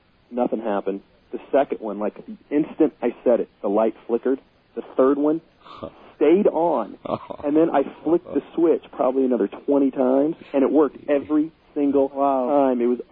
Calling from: El Granada, California, United States; El Granada, California. It's probably about 23 miles south of San Francisco.

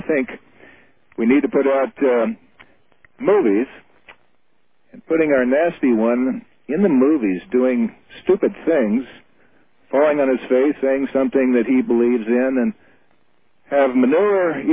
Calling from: Portland, Oregon, United States; from Portland, Oregon.

